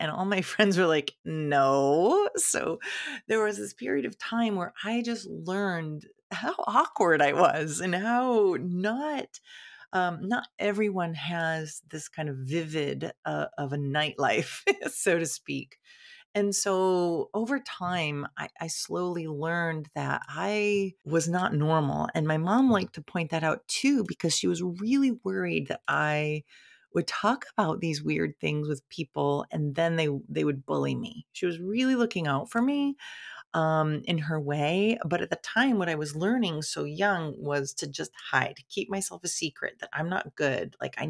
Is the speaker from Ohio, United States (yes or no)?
yes; Ohio, United States; And that was just extra, if you know what I mean, for a young kid growing up in Ohio.